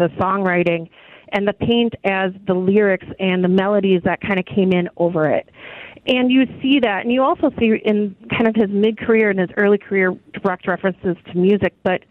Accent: Minnesota, United States; also just a kid growing up in Minnesota surrounded by music

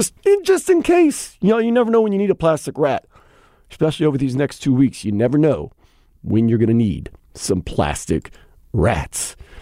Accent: New Orleans, Louisiana, United States; you know me, I'm from New Orleans. I love a good parade, a parade.

